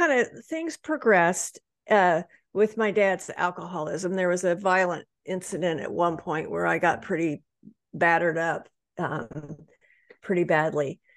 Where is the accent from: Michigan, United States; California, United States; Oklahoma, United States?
Oklahoma, United States; Tulsa; but I consider myself as being from Tulsa, Oklahoma, because that's where I went to 3 years of high school, which is the longest place I ever lived